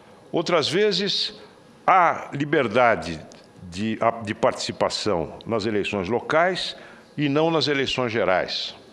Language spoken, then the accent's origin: Portuguese; São José do Rio Preto, São Paulo, Brazil; na minha cidade natal, São José do Rio Preto